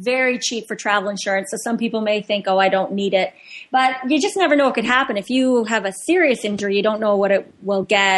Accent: Canada; We're being Canadian, we're very big on having insurance.

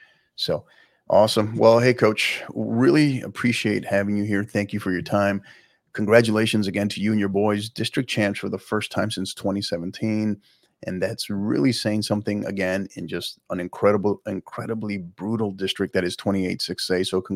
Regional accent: El Paso, Texas, United States; Love when I can have somebody else from my hometown, when I can have somebody from El Paso on here, which was pretty cool.

